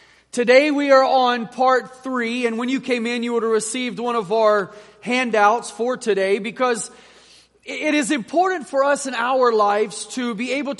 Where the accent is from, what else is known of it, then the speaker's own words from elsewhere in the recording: El Salvador; I remember growing up in El Salvador